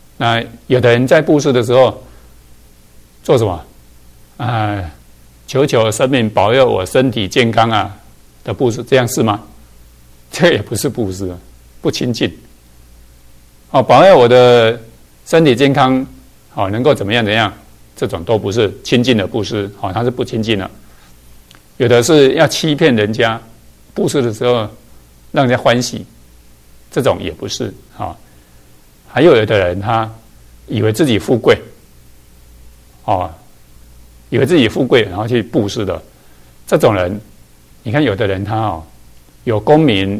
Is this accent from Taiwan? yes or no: yes; Taiwan; 我们台湾话叫做